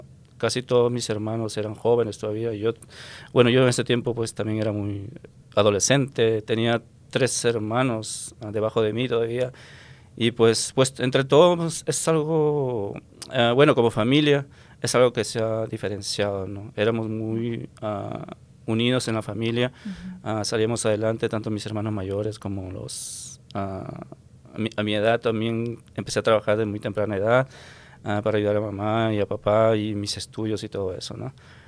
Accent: Lima, Peru; Soy de un país sudamericano, Perú.

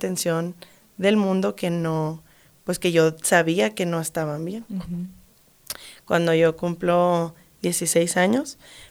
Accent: Ciudad Juárez, Chihuahua, Mexico; yo soy de Ciudad Juárez, Chihuahua, en México.

